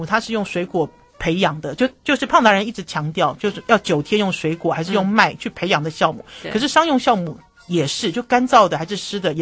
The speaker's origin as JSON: {"language": "Chinese", "country": "Taiwan", "said": "可是因为我们台湾人真的太厉害了。"}